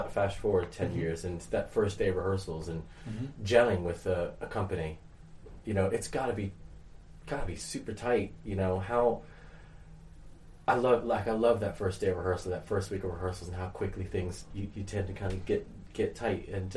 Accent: Florida, United States; Well, Florida.

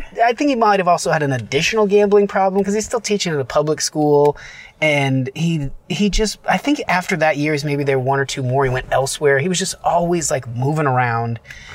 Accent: Reno, Nevada, United States; Yeah, growing up around Reno, there's such a stigma.

